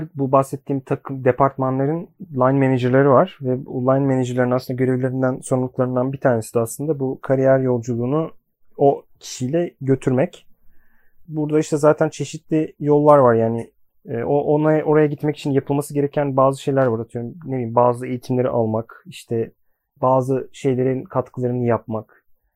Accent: Istanbul, Turkey; ben doğma büyüme İstanbulluyum. Hayatımın çok büyük bölümü İstanbul'un hemen hemen her yerinde geçti diyebilirim.

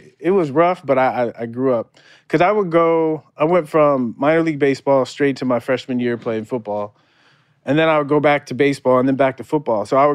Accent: San Diego, California, United States; Growing up in San Diego watching Tony Gwynn, I thought I was going to be like the next Tony Gwynn.

